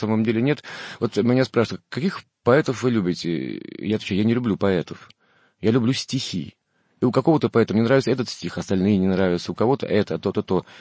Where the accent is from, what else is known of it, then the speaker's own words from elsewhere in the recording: Saint Petersburg, Russia; Вот я юный питерец, мне еще буквально 17 лет.